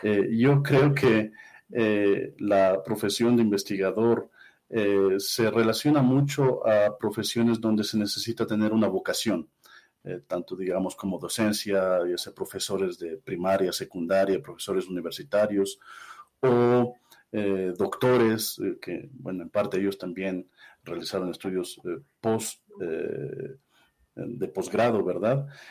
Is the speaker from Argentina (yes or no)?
no; Ecuador; Yo soy ecuatoriano, yo estudié aquí la secundaria, luego salí a hacer mis estudios universitarios en Europa